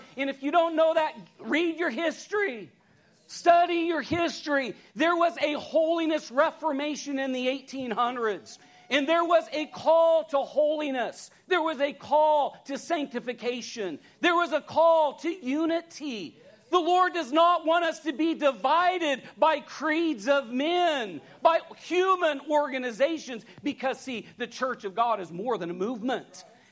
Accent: Pacific Northwest, United States; I grew up in the Northwest, and to me, I've termed it was a spotted owl issue.

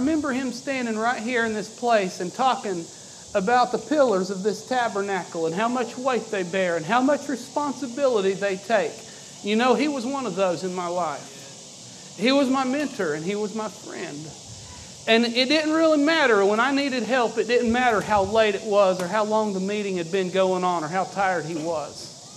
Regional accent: Junction City, Kentucky, United States; I'm from Junction City, Kentucky.

